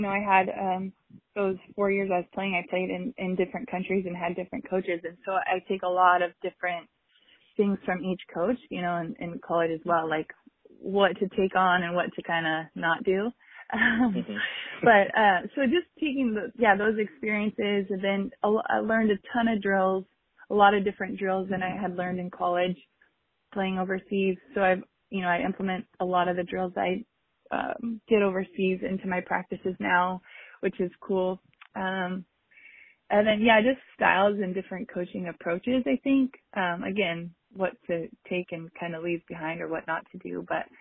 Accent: Stayton, Oregon, United States; So I grew up in Staten, just southeast of Salem, small town there. So went to high school there.

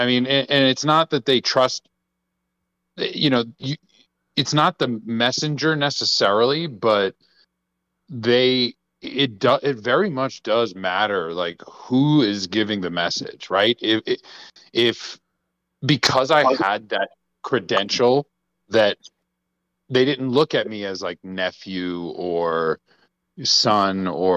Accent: Louisiana, United States; I grew up in Louisiana.

